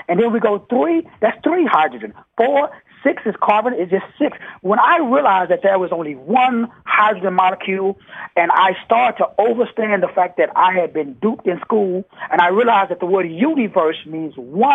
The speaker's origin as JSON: {"language": "English", "region": "Texas", "country": "United States", "said": "I'm from Texas. This good old boy country down here."}